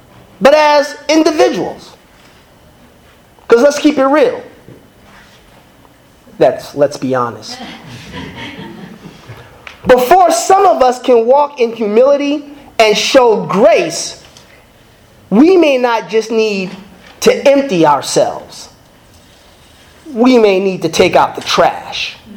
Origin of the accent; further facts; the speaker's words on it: San Francisco, California, United States; for a guy who was born and raised in San Francisco, where there's a large Asian population